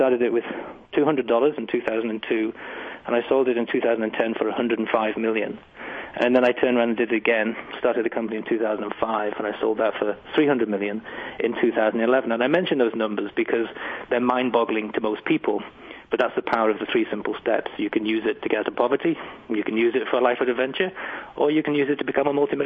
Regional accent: England, United Kingdom; you can tell by my accent, I come from England

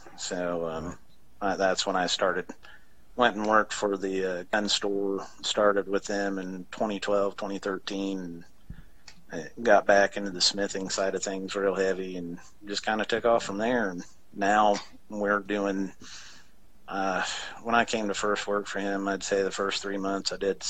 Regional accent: Carl Junction, Missouri, United States; I grew up outside of Joplin, Missouri, in a tiny little town called Carl Junction.

